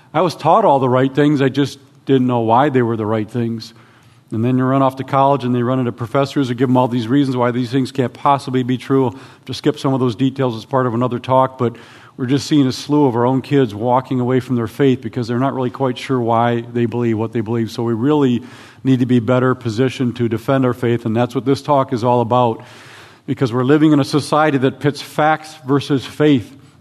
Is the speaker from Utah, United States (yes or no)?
no; Wisconsin, United States; I did mention that I'm from Wisconsin. It's a real state, and we love our cheese and our Packers.